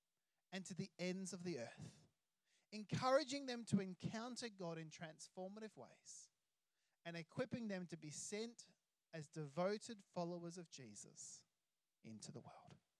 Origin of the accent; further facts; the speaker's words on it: Australia; Now, I love being Australian.